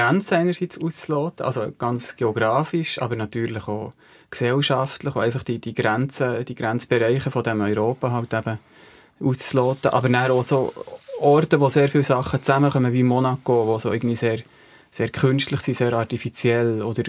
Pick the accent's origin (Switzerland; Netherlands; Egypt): Switzerland; wir sind ja Schweizer, wir leben hier